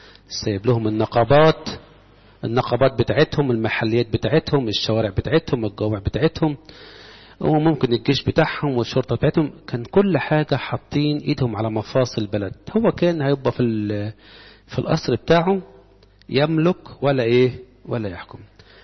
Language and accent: Arabic; Egypt; أديكم مثال عملي في حياتنا كمصريين